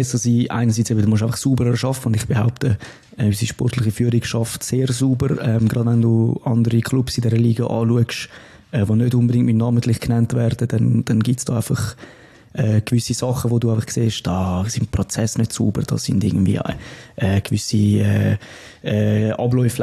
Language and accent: German; Winterthur, Zurich, Switzerland; ich bin aus Winterthur. Ich bin sozialisiert worden als Winti-Fan.